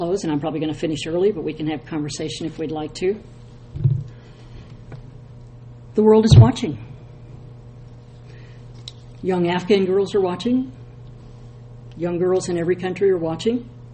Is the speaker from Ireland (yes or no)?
no; Nebraska, United States; I'm from Nebraska. We were going from Omaha to Dallas